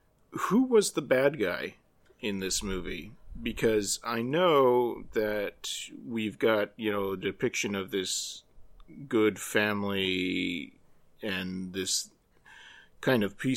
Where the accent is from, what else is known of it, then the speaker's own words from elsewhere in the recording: United States; based on, as an American, what I know of what happened in Russia.